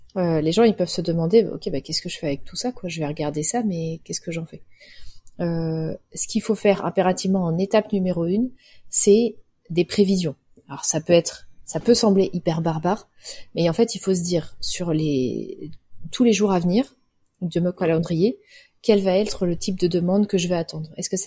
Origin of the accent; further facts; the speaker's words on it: Cholet, Pays de la Loire, France; Moi, j'ai grandi à Cholet